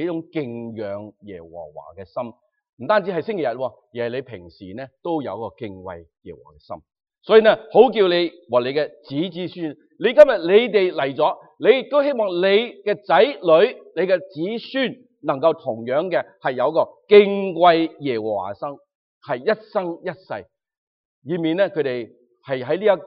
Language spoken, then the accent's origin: Cantonese; China; 作为中国人咧，为佢咧感到自豪吓